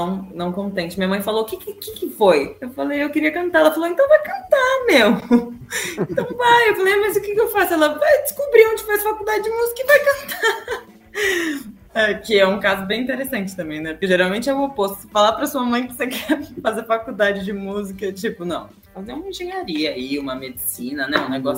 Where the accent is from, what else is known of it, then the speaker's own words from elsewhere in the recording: São Bernardo do Campo, São Paulo, Brazil; also born or lived in Atibaia; Eu sou do ABC, sou de São Bernardo. E é isso, aí eu fiquei lá no ABC até os 12, aí a minha família, a gente se mudou pra Atibaia, no interior de São Paulo.